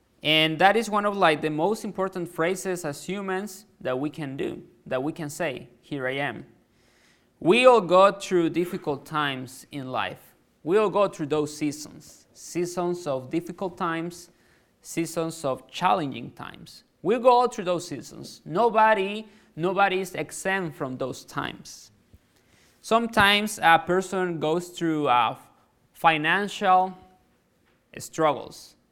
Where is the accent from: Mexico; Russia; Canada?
Mexico; Chiapas; English is a second language; So I'm from Chiapas, Mexico, really south in Mexico, really warm.